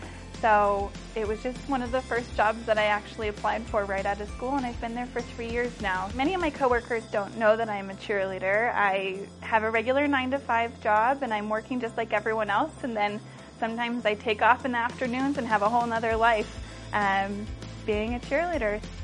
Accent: Parker, Colorado, United States; I'm from Parker, Colorado

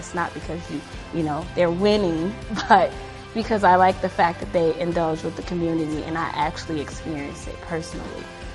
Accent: Chicago, Illinois, United States; I'm originally from Chicago, so I was a Chicago Bears fan.

